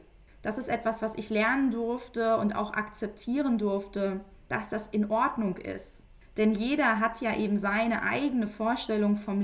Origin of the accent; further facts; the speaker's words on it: Hanover, Lower Saxony, Germany; born there; Denn auch gerade so als gebürtige Hannoveranerin, Hannover, für all diejenigen, die es nicht kennen, ist eine sehr, sehr bodenständige Stadt, eine sehr unauffällige Stadt